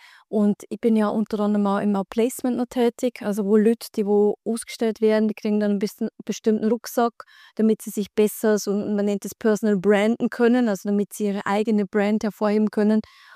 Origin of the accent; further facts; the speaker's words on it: Bavaria, Germany; now in Switzerland; ich bin ursprünglich aus Bayern, aber schon sehr lange in der Schweiz. Und man hört es leider nicht. Mein Schweizerdeutsch ist nicht wahnsinnig toll.